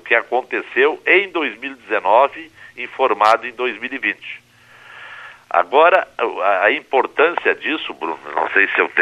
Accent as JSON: {"language": "Portuguese", "town": "Rosário do Sul", "region": "Rio Grande do Sul", "country": "Brazil", "said": "eu sou da região da Campanha, Rosário do Sul, um termo nosso"}